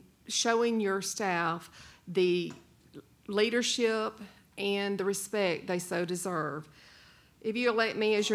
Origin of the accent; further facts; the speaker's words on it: Bay Minette, Alabama, United States; now in Daphne, United States; I'm a lifelong resident of Baldwin County. I grew up in Bay Minette and graduated from Baldwin County High School in 1984.